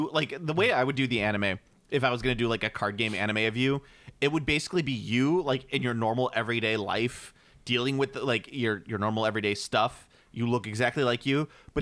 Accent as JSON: {"language": "English", "town": "Chicago", "region": "Illinois", "country": "United States", "said": "I'm from Chicago."}